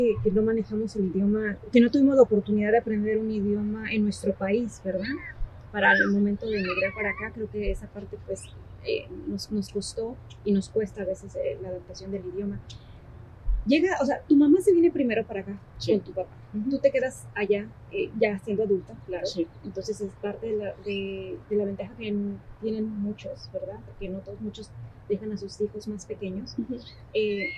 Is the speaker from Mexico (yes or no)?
yes; Mexico; Y ahorita pues uno como mexicano lo entiende, ¿verdad?